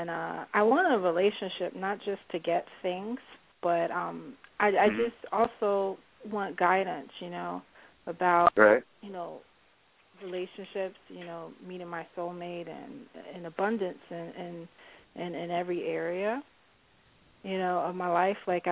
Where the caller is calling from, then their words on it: New York, United States; New York.